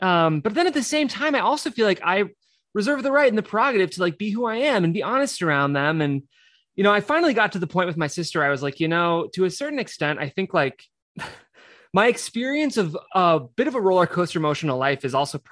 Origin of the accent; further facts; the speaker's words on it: Midwest, United States; And, you know, I'm from the Midwest, and maybe our Midwest listeners can relate